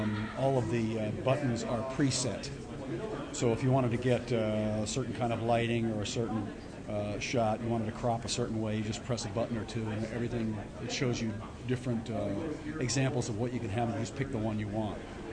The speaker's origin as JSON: {"language": "English", "town": "Nashville", "region": "Tennessee", "country": "United States", "said": "I'm from Nashville. I work two jobs in Nashville."}